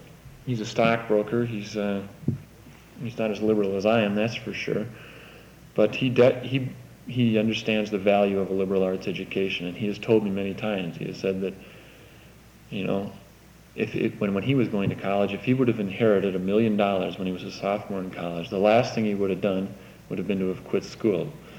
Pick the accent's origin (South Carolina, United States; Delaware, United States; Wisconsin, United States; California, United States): Wisconsin, United States; Luck; I come from Luck, Wisconsin, which is in Polk County, and I think many of the people that I went to high school with have never been out of Polk County.